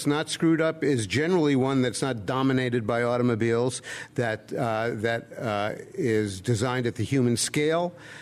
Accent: Manhattan, New York, United States; Well, I could in my environment, which was Manhattan. I grew up in Manhattan.

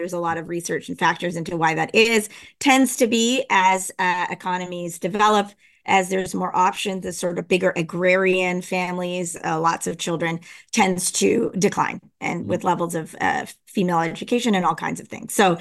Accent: Canada; So I automatically, because I'm Canadian, I went there.

